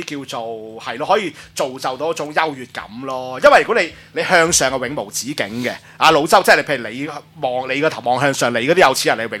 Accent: Hong Kong; 但係時我哋香港人啊，好多人咪成日話中意翻即係男人好女人好唔好，中意翻大陸使錢嘅

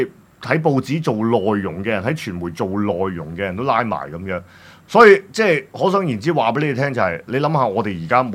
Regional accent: Hong Kong; 譬如我哋香港人會熟悉啲嘅

